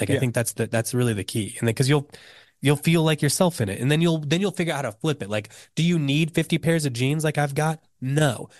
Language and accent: English; Indiana, United States; Like, look, I'm from Indiana originally.